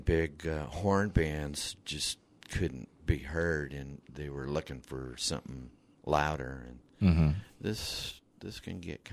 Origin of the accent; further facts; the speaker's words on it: California, United States; also born or lived in Louisville; now in Virginia Beach, United States; I've been living here in Virginia Beach now for about 2.5 years. I moved here from Louisville, Kentucky. I'm born and raised in California, but...